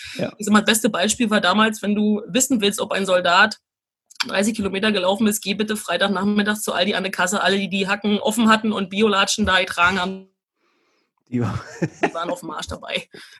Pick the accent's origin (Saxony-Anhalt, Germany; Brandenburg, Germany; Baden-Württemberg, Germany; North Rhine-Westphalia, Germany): Brandenburg, Germany; Also, ich bin aus Brandenburg, muss man sagen. Und da ist nicht viel los, außer dass wir Wölfe haben.